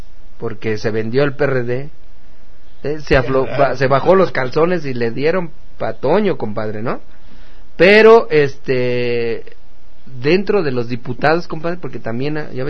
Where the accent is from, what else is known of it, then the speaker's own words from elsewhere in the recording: San Luis Potosí, Mexico; Yo soy de San Luis Potosí.